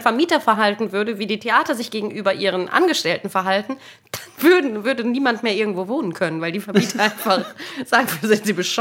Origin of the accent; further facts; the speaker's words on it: Munich, Bavaria, Germany; born there; mein Vater ist Oboist und ich bin in München geboren.